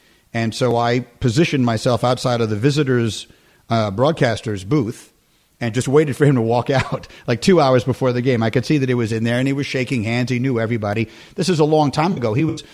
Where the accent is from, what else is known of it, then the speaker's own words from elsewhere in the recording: New York City, New York, United States; when I was growing up in New York City, both of my parents are from the Bronx, and so the Yankee game was on in my house all the time.